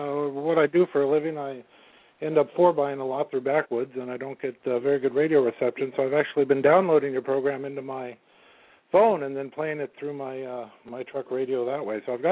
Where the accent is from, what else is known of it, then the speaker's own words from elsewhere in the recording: Riverside, California, United States; I'm from Riverside here.